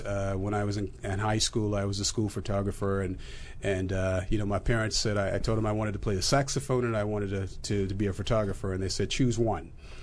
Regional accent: West Coast, United States; Yeah, I think growing up on the West Coast, there, you know, clearly you knew that, you know, I knew that I was a man of color

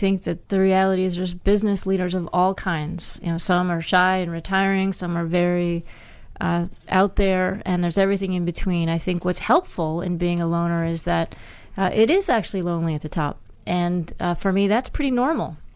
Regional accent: Hastings-on-Hudson, New York, United States; I was a young lass traipsing the hills and streams in my hometown of Hastings on Hudson, New York, on the Hudson River.

